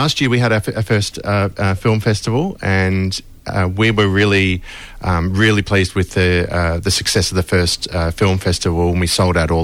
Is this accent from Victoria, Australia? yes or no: yes; Melbourne, Victoria, Australia; I grew up in Melbourne.